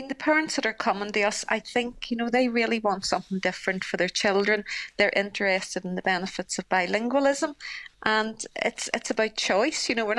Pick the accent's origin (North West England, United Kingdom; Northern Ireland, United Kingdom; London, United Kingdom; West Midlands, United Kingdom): Northern Ireland, United Kingdom; So my feeling is, why not in Northern Ireland? You know, we're British citizens as well.